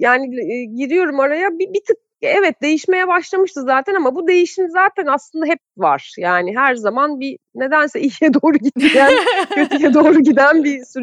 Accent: Avşa, Balıkesir, Turkey; Çocukluğum Avşa'da geçmiş, kum zambaklarının arasında.

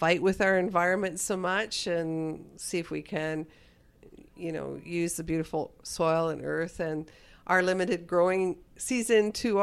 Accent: Edmonton, Alberta, Canada; So I was born and raised in Edmonton, so... And my dad grew up in Edmonton, so I feel like I have, like, our family has a long history of being part of this community.

